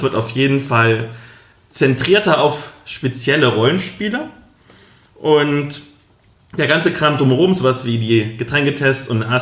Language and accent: German; East Germany, Germany